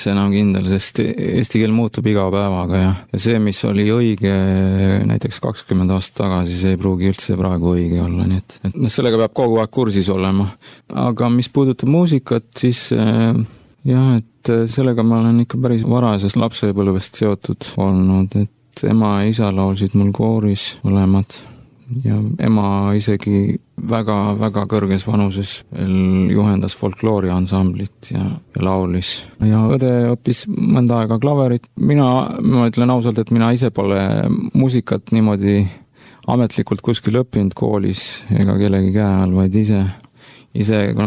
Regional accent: Antsla, Võru County, Estonia; born there; Sündisin ma Võrumaa pisikeses linnas nimega Antsla.

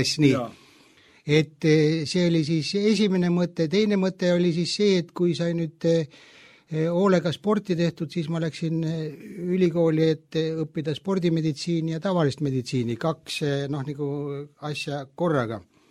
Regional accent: South Estonia, Estonia; tegelikult ma olen Lõuna-Eestist pärit ja mulgima päritolu, et nii nagu öeldakse, et isa oli mulk ja ema oli mulk, kus mina ka.

